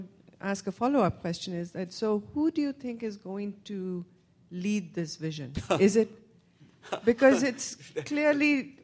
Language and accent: English; India; now in United States; I mean, I grew up in India, but I've lived in America for a long time